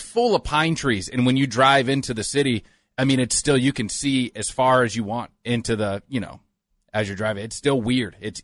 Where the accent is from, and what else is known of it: Florida, United States; born or raised there